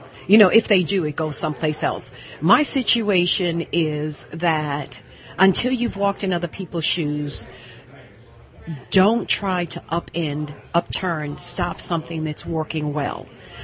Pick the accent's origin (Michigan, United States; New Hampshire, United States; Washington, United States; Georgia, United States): Georgia, United States; Stone Mountain; Stone Mountain, Georgia.